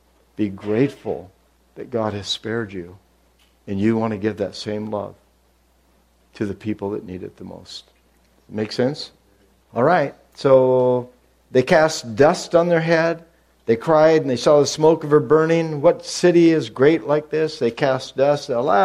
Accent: United States; I'm sorry to say that as an American.

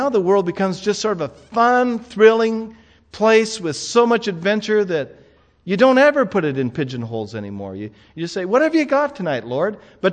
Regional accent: Scotland, United Kingdom; I'm a Scotsman.

